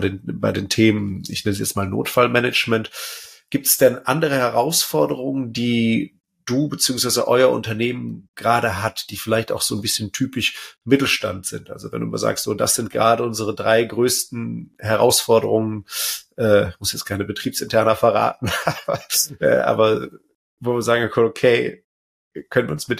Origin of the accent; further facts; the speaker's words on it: Aachen, North Rhine-Westphalia, Germany; born there; also ich bin ja auch Öscher, wenn man so will, also gebürtiger Aachener, jetzt mittlerweile ja am Niederrhein.